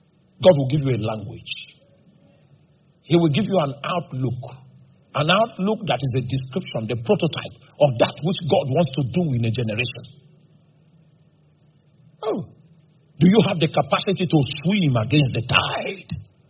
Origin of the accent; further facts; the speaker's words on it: Makurdi, Benue, Nigeria; And I was born in Makurdi. I grew up here, so I know this town back to back.